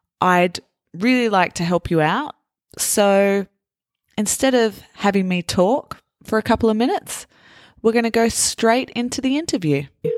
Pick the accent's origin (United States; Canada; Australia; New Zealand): Australia; I thought maybe because I'm Australian, we only learnt that way.